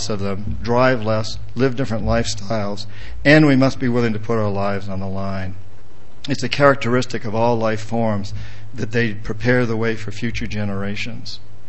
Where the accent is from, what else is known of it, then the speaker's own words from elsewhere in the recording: New Hampshire, United States; When I grew up in New Hampshire, we used to spray DDT on poison ivy until Rachel Carson, who wrote Silent Spring, taught us that that DDT was killing our fish and our birds.